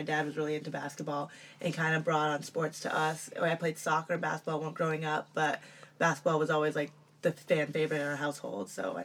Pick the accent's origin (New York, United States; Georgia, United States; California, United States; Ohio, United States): California, United States; San Francisco; So I'm from the Bay Area, and I grew up in San Francisco, to be specific